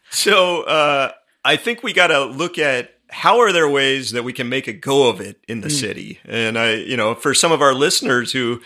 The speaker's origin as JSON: {"language": "English", "region": "East and South", "country": "United States", "tie": "born or raised there", "said": "I grew up in the East and the South. You know, like the cities I was used to are Atlanta, Philadelphia, Washington."}